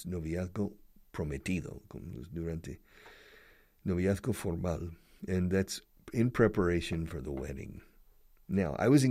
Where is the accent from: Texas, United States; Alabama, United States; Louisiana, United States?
Texas, United States; because I'm from the United States, from Texas